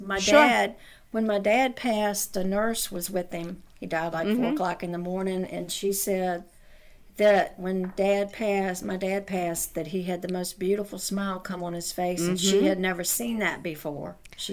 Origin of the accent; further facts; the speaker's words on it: New Kent, Virginia, United States; I'm from New Kent, Virginia.